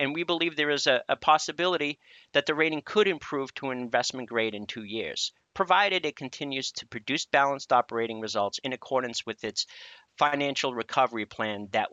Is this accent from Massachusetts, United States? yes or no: yes; Boston, Massachusetts, United States; One, I am from Boston, and two, I'm a survivor